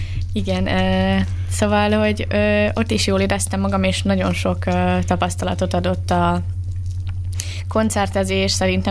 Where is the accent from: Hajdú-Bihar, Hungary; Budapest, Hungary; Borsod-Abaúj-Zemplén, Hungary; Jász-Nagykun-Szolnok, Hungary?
Borsod-Abaúj-Zemplén, Hungary; mezőkövesdi vagyok, akkor így szembesítenek is vele, hogy hát igen, a téj betűidről hallatszik, és én meg így, yes, igen, én matyó vagyok.